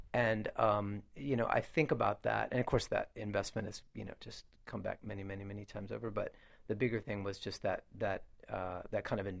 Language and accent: English; Georgia, United States; I grew up so outside of Chattanooga in Walker County, Georgia, my little public elementary school.